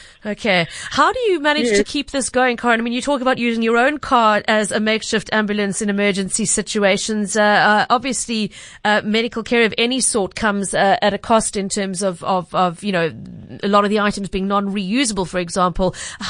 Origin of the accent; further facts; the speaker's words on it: Eastern Cape, South Africa; because I grew up in the Eastern Cape and spent many holidays in Hamburg and Catburg and places like that.